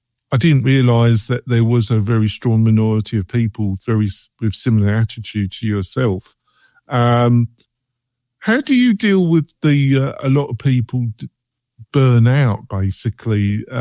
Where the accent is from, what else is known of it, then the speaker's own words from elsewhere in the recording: England, United Kingdom; I am in my way, but I'm from England, obviously